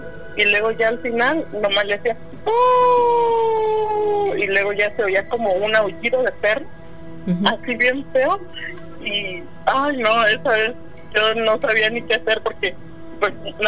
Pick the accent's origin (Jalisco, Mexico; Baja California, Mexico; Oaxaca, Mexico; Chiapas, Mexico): Oaxaca, Mexico; now in Salt Lake City, United States; De Oaxaca.